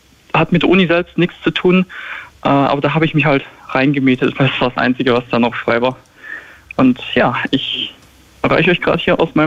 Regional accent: Stuttgart, Baden-Württemberg, Germany; also born or lived in Dresden; Ich komme aus Stuttgart. Und davor habe ich schon einige Zeit in Dresden meinen Bachelor gemacht

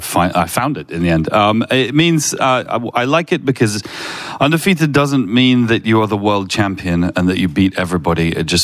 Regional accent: England, United Kingdom; And, and as an Englishman, it makes me nervous.

